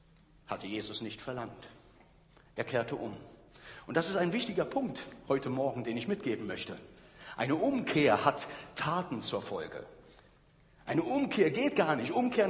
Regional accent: East Germany, Germany; Ich fand das toll, das gab es ja bei uns im Osten gar nicht.

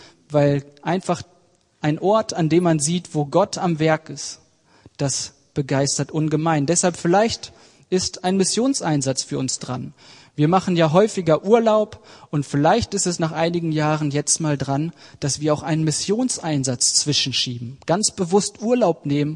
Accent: Oerlinghausen, North Rhine-Westphalia, Germany; habe ich bei uns in meiner Heimatgemeinde in Oerlinghausen bei Bielefeld ganz früh angefangen

